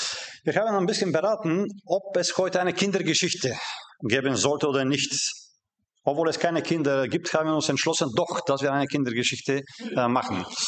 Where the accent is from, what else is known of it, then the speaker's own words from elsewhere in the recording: Bulgaria; German is a second language; Mit meiner Frau, wir kommen aus Bulgarien